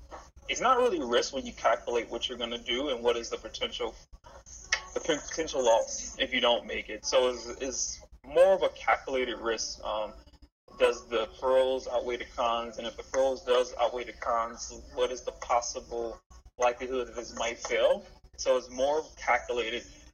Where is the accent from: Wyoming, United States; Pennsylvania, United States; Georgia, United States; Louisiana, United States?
Louisiana, United States; New Orleans; You know, for example, look at the Saints. I'm from New Orleans.